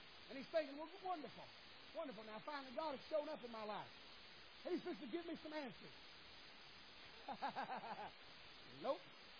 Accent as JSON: {"language": "English", "region": "Alabama", "country": "United States", "said": "I'll be honest with you, I'm from Alabama. I'm scared death of tornadoes."}